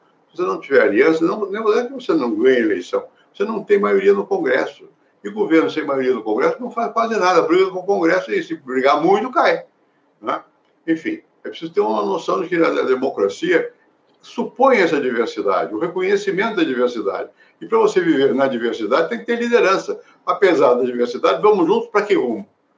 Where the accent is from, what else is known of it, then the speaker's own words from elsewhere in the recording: Rio de Janeiro, Brazil; born there; eu nasci no Rio, sou paulista, minha mãe é amazonense, meu pai é do Paraná, meus avós são de Goiás.